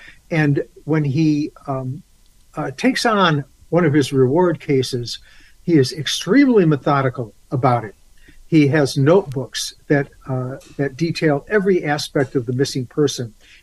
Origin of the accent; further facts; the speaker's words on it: Midwest, United States; I grew up in the Midwest in the 60s and 70s when we still had snow in the Midwest.